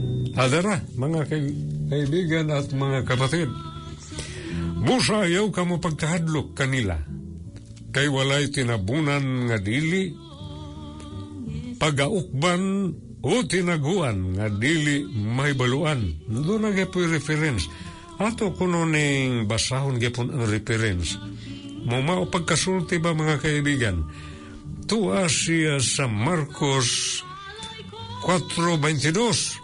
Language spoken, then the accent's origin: Tagalog; Central Visayas, Philippines; first language Cebuano; Tagalog is a second language